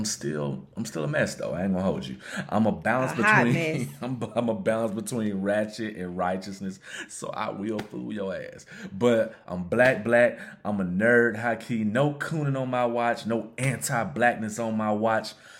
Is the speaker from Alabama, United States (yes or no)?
yes; Birmingham, Alabama, United States; We hail from Birmingham, Alabama. I grew up on the western side of Birmingham.